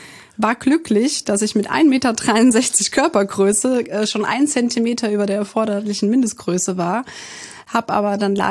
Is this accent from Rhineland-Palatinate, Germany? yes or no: yes; Rhineland-Palatinate, Germany; Aber ich bin ja nachher auch in Neuwied zur Schule gegangen.